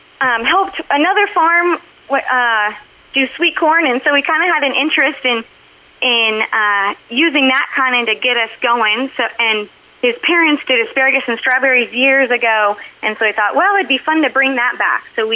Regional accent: Ohio, United States; moved away as an adult; now in Oklahoma, United States; We moved from Ohio, where I grew up, to be close to Trevin's family.

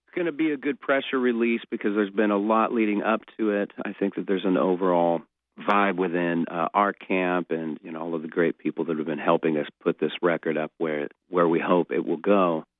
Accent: California, United States; I will never be Southern. You know, I'm from California. That's in my blood. The Pacific Ocean is in my vein.

